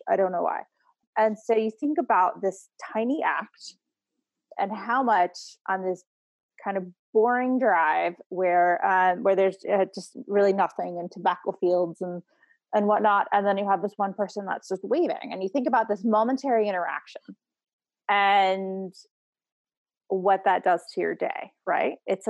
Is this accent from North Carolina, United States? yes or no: yes; North Carolina, United States; And so I am from North Carolina.